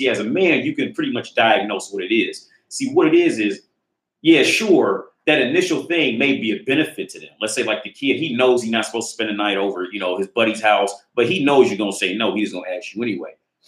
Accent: United States; So I'm from America.

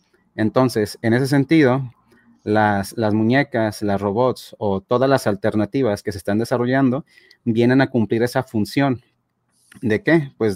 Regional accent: Mexico; aquí en mi país, en México

